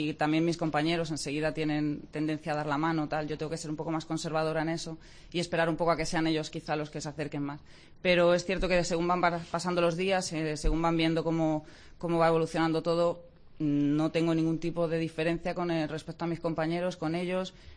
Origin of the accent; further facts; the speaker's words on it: Madrid, Community of Madrid, Spain; Soy de Madrid.